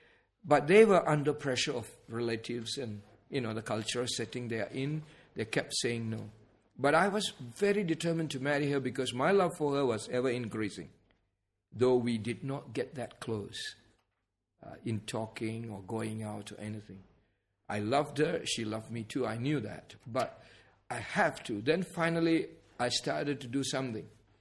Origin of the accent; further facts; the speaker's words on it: India; because I came from India, they wanted me to marry an Indian girl.